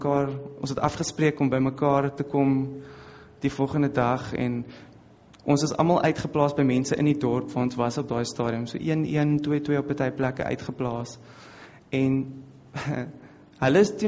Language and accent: Afrikaans; Western Cape, South Africa; ek het iets warms gehad, want ek is van die Kaap af, dit raak soms koud by die see